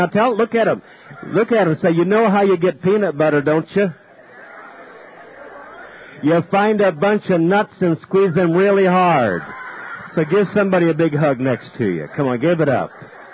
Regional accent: Maine, United States; And I had gone back to my home state and was coming back in a couple of weeks.

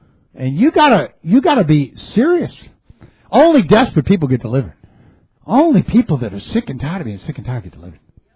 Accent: Texas, United States; I'm from Texas.

